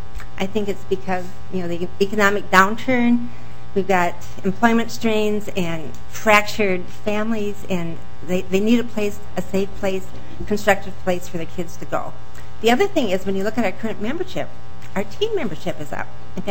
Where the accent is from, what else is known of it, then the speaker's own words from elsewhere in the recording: Rochester, Minnesota, United States; I'm from Rochester, Minnesota, and I am the current volunteer president of the Minnesota Alliance of Boys and Girls Clubs.